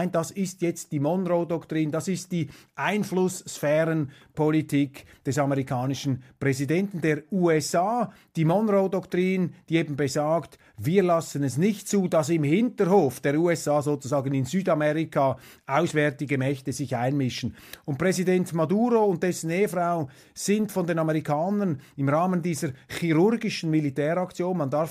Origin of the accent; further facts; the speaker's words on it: Switzerland; vor allem bei uns in Europa, in der Schweiz